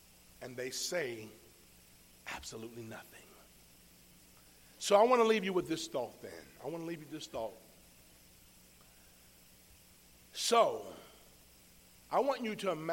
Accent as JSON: {"language": "English", "region": "Florida", "country": "United States", "tie": "born or raised there", "said": "Bill Wilson from my hometown. One of the greatest football stars in our state of Florida."}